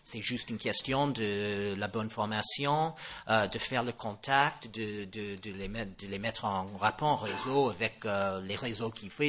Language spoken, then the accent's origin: French; United States; French is a second language; now in France; C'est un décollage qui, en tant qu'étranger, en tant qu'Américain en France, c'est la chose qui me frappe le plus, quoi.